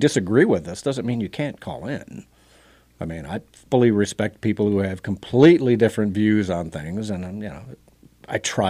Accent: United States; Drake and I are always saying the world we grew up in here in the United States is completely different than it is today.

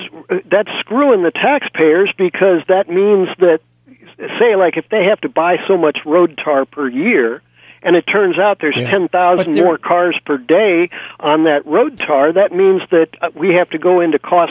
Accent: United States; Well, yeah, because I'm an American

